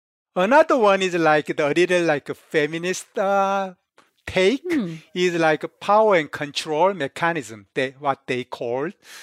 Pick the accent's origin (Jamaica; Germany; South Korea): South Korea; English is a second language; now in United States; So I mentioned I came from Korea.